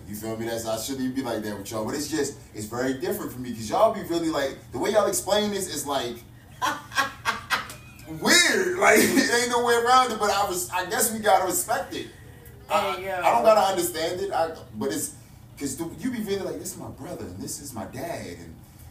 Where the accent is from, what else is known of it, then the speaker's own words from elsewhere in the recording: Gary, Indiana, United States; You're going to be in my hometown of Gary, Indiana.